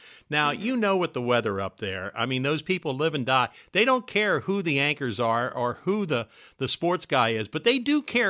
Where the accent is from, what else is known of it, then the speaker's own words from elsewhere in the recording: Boston, Massachusetts, United States; also born or lived in Seattle; because I came from Boston and went out to Seattle